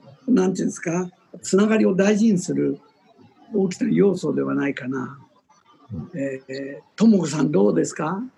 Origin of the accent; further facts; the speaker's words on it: Nagoya, Aichi, Japan; 私は名古屋ですが名古屋時間っていうのはあったかなと思うんですが